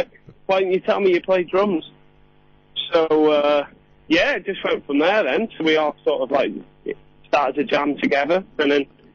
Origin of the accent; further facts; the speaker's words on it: Wrexham, Wales, United Kingdom; So, we're from Wrexham.